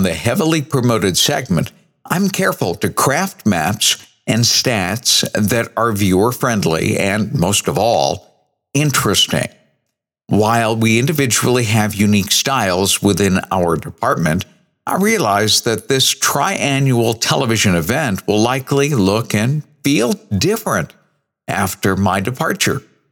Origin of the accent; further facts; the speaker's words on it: New Bedford, Massachusetts, United States; Even as a young boy growing up in New England in the 1960s and 1970s, my brother Denny and I rushed to the local New Bedford bookstore, Salt Marshes, on Purchase Street to buy the newly released edition of the Old Farmer's Almanac.